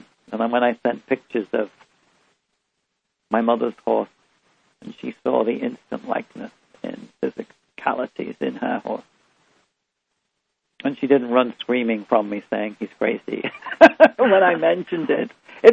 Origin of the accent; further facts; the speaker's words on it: Liverpool, North West England, United Kingdom; I have my mother's horse that I grew up with in Liverpool, England.